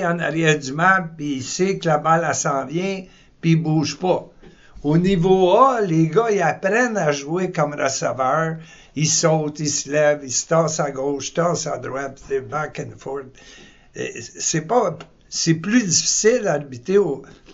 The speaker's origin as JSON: {"language": "French", "country": "Canada", "said": "J'étais pogné au Canada, ouais. je suis Canadien."}